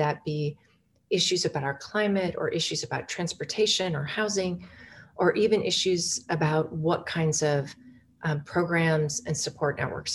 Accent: Wyoming, United States; I grew up in Wyoming. Wyoming was the first state to allow women to vote.

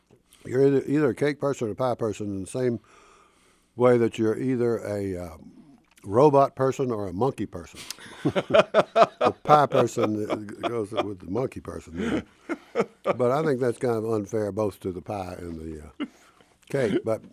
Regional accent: Southern United States, United States; I get a lot of microaggressions as a Southerner.

